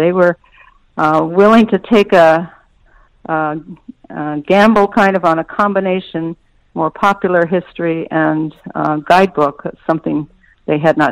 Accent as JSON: {"language": "English", "region": "Indiana", "country": "United States", "tie": "born or raised there", "also_born_or_lived": "New York City, United States", "said": "I grew up in Indiana. We didn't have a lot of hiking and certainly didn't have mountains and ocean, but I did enjoy going to state parks there. And then I lived in New York City for about 13 years"}